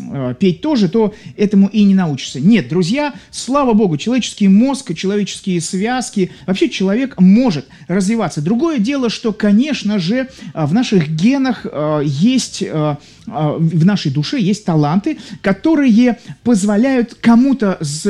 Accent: Saint Petersburg, Russia; Я из Петербурга

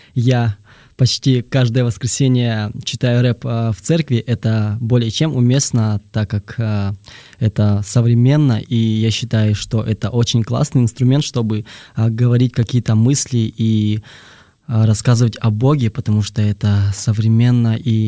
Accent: Kalmykia, Russia; Это было в Калмыкии, я родом из Калмыкии.

